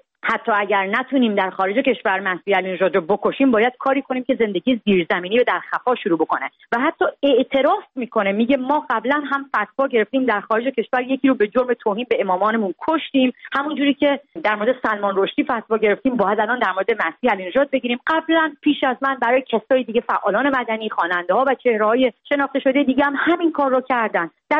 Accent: Iran; moved away; من که فرسنگا دور از ایرانم

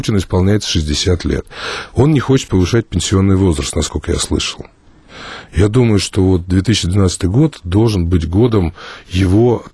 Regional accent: Nizhny Novgorod, Nizhny Novgorod Oblast, Russia; тем более, что я сам из Нижнего Новгорода, и там Новый год собираюсь провести.

